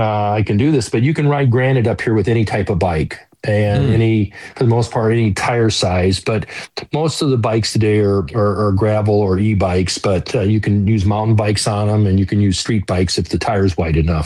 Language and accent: English; Iowa, United States; I grew up in Iowa. And down there, they call it white rock or limestone